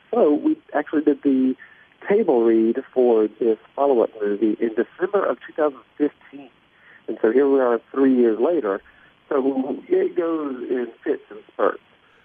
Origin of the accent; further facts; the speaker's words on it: Georgia, United States; Well, I was born in Macon, which is right in the middle of the state.